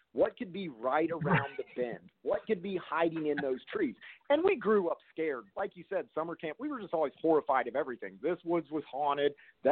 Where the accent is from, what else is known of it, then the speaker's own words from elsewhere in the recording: Brookville, Ohio, United States; because I grew up near Dayton, Ohio, in a little town called Brookville